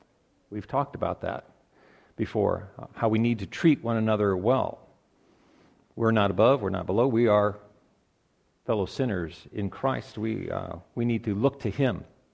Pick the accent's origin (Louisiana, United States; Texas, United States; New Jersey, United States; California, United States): New Jersey, United States; New Providence; Major places where that happens is in my hometown of New Providence